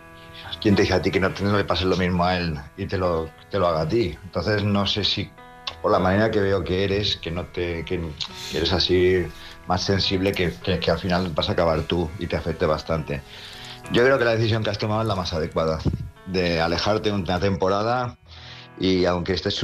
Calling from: Palma, Balearic Islands, Spain; de Palma, Mallorca.

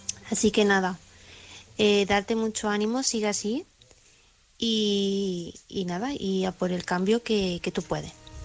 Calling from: Córdoba, Andalusia, Spain; corresponsal de Córdoba.

